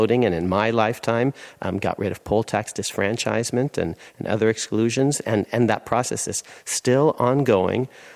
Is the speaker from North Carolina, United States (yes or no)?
no; California, United States; my parents, I grew up in California, took me first to Philadelphia when I was in fifth grade